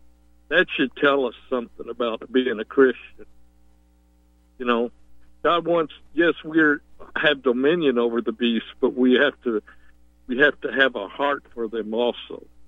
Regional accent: Kentucky, United States; also born or lived in Campton; I was from Kentucky. I used to live in Campton out in that area, not too far from Hazard

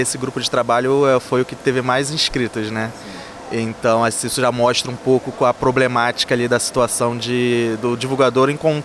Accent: Rio de Janeiro, Brazil; eu sou do Rio de Janeiro, né, você de São Paulo

